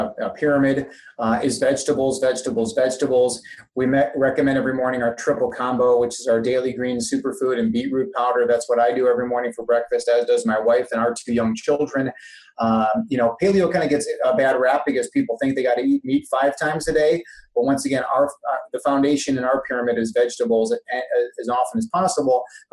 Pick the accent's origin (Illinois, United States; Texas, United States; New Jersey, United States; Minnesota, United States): Illinois, United States; from my home state of Illinois, where the whole state is all growing soy